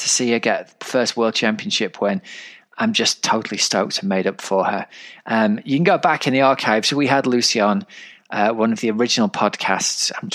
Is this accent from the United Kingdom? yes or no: yes; United Kingdom; as a British person